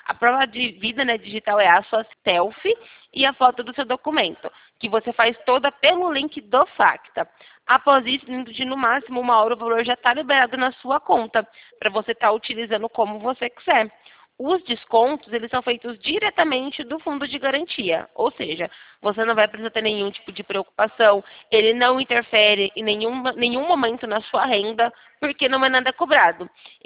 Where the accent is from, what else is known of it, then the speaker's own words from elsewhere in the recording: Santa Bárbara d'Oeste, São Paulo, Brazil; Eu sou aqui de Santa Bárbara do Oeste, interior de São Paulo.